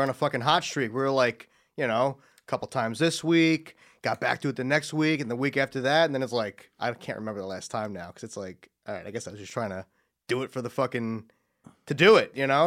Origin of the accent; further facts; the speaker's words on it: New York, United States; I'm Rockin' County.